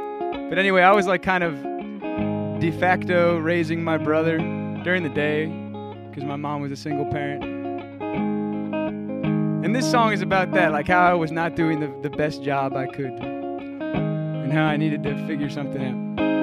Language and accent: English; Springfield, Virginia, United States; Yes, we grew up in Springfield, Virginia together. I've known these guys since we were in seventh grade.